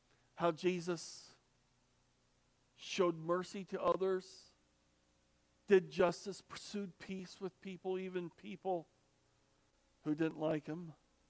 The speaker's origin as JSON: {"language": "English", "region": "Arkansas", "country": "United States", "tie": "born there", "said": "a bunch of rednecks from Arkansas. I was born in Arkansas."}